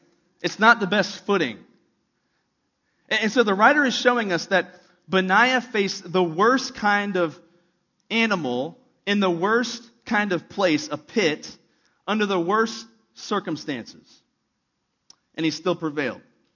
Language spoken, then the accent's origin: English; East Coast, United States; I'm from the East Coast, and so I love living in Texas.